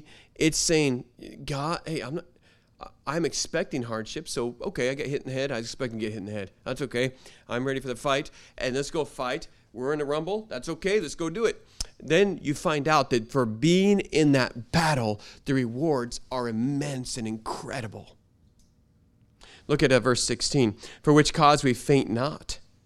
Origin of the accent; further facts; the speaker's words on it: United States; that's because I'm an American. That's because I'm in climate control world. That's because I live in Seattle.